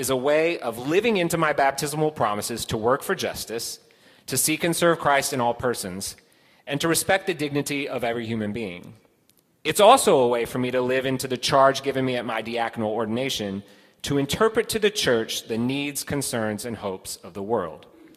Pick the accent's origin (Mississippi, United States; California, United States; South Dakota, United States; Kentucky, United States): Mississippi, United States; also born or lived in New York City / Connecticut; now in Minnesota, United States; When people learned that I was raised in Mississippi and then spent 15 years in New York City before going to seminary in Connecticut, it naturally gives rise to this question: what the heck brought you to Minnesota?